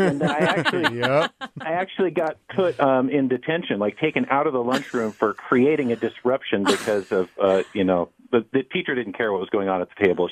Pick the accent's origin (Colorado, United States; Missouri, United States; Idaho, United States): Missouri, United States; Kansas City; I grew up in Kansas City was born in 1974.